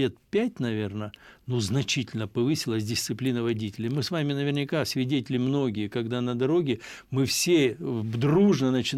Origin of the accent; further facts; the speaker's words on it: Russia; Нужно сказать, что мы выросли в Советском Союзе, потом в постсоветской России.